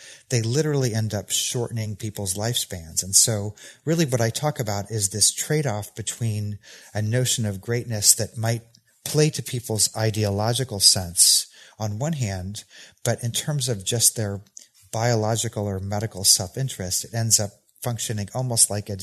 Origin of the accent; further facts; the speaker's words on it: Missouri, United States; now in Tennessee, United States; Again, I grew up in Missouri. I now live in Tennessee.